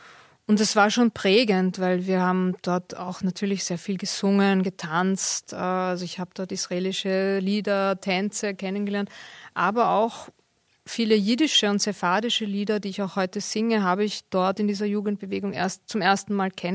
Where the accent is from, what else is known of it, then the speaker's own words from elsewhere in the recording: Vienna, Austria; Aber ich fühle mich natürlich als Österreicherin, als Wienerin. Ich habe immer hier gelebt. Also natürlich ist das hier meine Heimat.